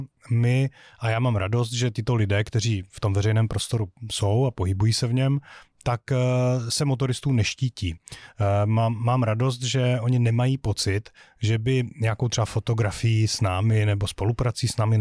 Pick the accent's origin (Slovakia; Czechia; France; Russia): Czechia; Břeclav, South Moravian Region; sám z Jižní Moravy pocházím. Já pocházím z Břeclavy, což je město na, na, na slovensko-rakousko-moravském pomezí.